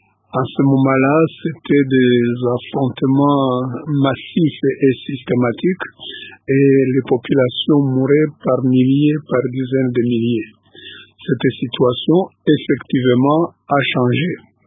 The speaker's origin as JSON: {"language": "French", "town": "Goma", "region": "North Kivu", "country": "DR Congo", "said": "Je viens personnellement de Goma, au Nord Kivu."}